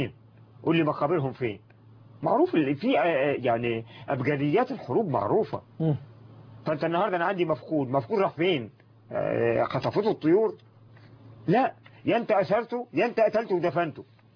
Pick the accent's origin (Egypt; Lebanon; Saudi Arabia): Egypt; انا كمواطن مصري